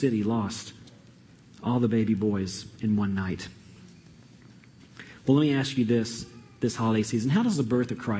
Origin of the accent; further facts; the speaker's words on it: Atlanta, Georgia, United States; I grew up in Atlanta, Georgia, and as a kid growing up there, we're in the South, football reigns, as it should.